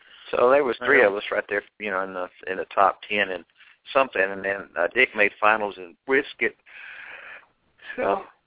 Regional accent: Lubbock, Texas, United States; I said, "Hey … … from Lubbock, Texas."

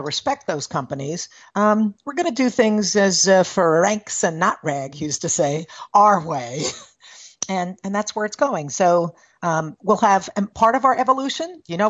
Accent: New York, United States; accent: New York; I haven't lived there in a long time. So while I still got this accent, I am not a New Yorker anymore.

